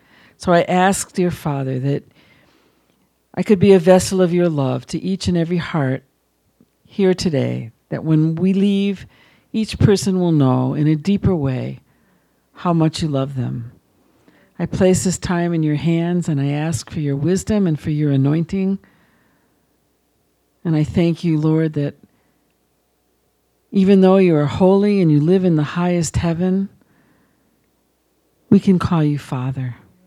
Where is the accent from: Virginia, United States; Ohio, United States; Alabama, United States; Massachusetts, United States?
Massachusetts, United States; Holyoke; also born or lived in Hartford; I come from a traditional Jewish family. I grew up in Holyoke, Massachusetts, actually. Was born in Hartford